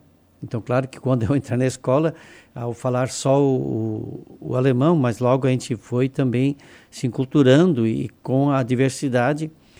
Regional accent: Braço do Norte, Santa Catarina, Brazil; born there; A nossa comunidade onde eu nasci é São José.

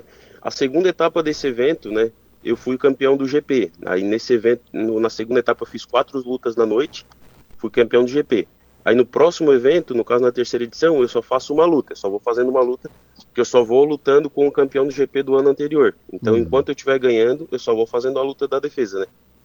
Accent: Criciúma, Santa Catarina, Brazil; Isso, sou aqui do sul, sou de Criciúma mesmo, né? Trabalho aqui e moro aqui.

